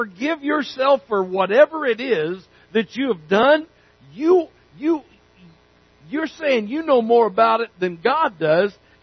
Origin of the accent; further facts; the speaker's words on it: Canyonville, Oregon, United States; born there; I was born actually in Canyonville. But I lived here.